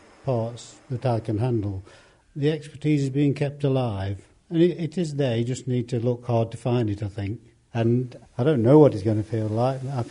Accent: Derby, East Midlands, United Kingdom; I spent my early days train spotting around Derby

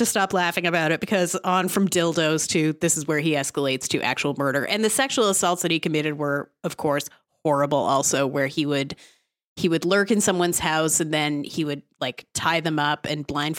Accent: Canada; moved away as an adult; now in United States; I mean, my accent is bad also from living in America for 10 years, and I've lived all over Canada as well. Like, it's not placeable, but everyone in Canada does not talk like this guy. We don't all say A.

